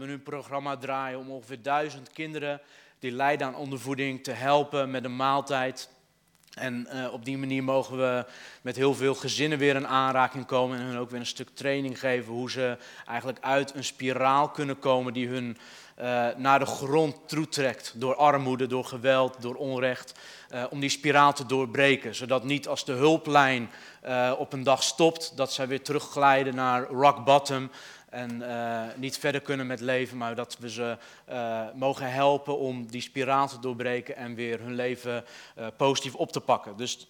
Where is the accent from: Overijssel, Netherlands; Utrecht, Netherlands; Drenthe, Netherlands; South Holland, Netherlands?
South Holland, Netherlands; Ik kom uit de Hoekse Waard oorspronkelijk.